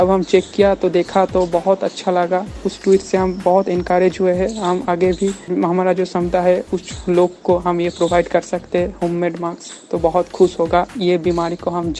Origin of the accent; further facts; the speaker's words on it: West Bengal, India; हम वेस्ट बंगाल बीरभूम से बिलोंग करते हैं।